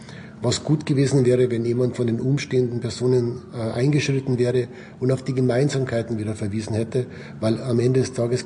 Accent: Switzerland; Ich bin ja Schweizer und habe das natürlich auch hautnah miterlebt.

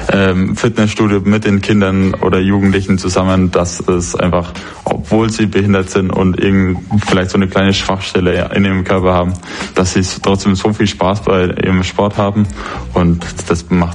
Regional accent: Bamberg, Bavaria, Germany; ich bin 19 Jahre alt, ich komme aus Bamberg

